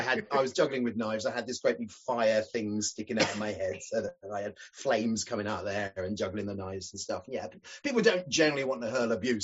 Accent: South West England, United Kingdom; born there; although I was born in Cornwall, by this time in my life, I'd completely lost that Cornish accent.

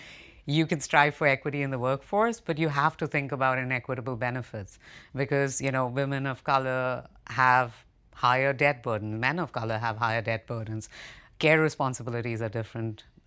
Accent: India; as an Indian, I can say it's expected of me almost societally that I take care of my kids

